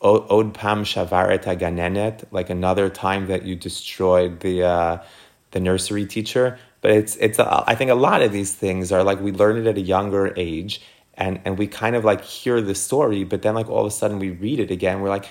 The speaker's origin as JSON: {"language": "English", "town": "Jamaica Estates", "region": "New York", "country": "United States", "tie": "born or raised there", "said": "when I was growing up in the Young Israel Jamaica States"}